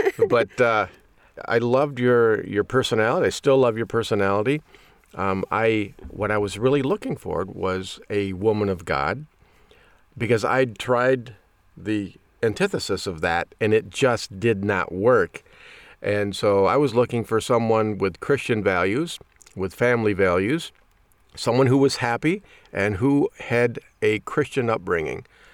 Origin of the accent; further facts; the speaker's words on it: Midwest, United States; I'm a meat and potatoes kind of guy. I mean, I grew up here in the Midwest, and that's what we eat.